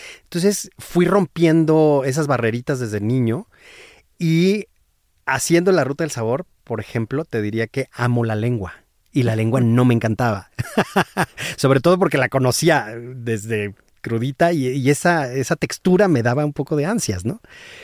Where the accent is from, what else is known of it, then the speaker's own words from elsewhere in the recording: San Luis Potosí, Mexico; yo soy de San Luis Potosí, no es una región, y del centro, o sea, de la capital, entonces esa es una zona que no es muy rica en ingredientes, ¿no? Porque es el altiplano, sí. Es desierto